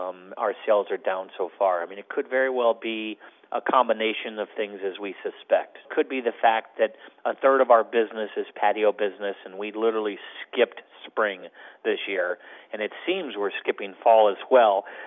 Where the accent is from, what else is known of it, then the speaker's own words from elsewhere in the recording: St. Louis, Missouri, United States; I'm also born and raised in St. Louis and grew up in this neighborhood as well.